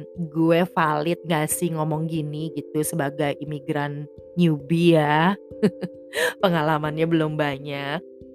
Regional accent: Jakarta, Indonesia; gue lahir di Jakarta, besar di Jakarta, tumbuh di Jakarta, semua gitu. Sampai umur 45 tahun itu gue 99% tuh anak Jaksel.

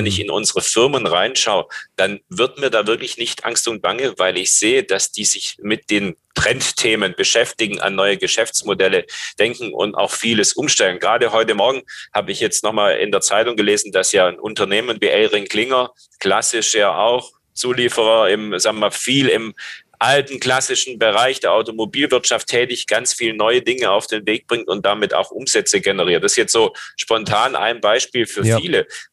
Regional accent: Rhineland, Germany; born there; Absolut, jetzt komme ich als gebürtiger Rheinländer, deswegen bin ich da vielleicht etwas mutiger

